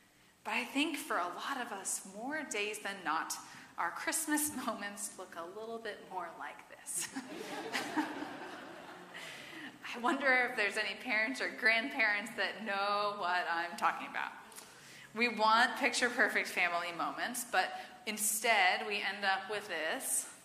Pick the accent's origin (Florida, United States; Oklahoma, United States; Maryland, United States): Maryland, United States; Gaithersburg; at the church where we grew up in Gaithersburg.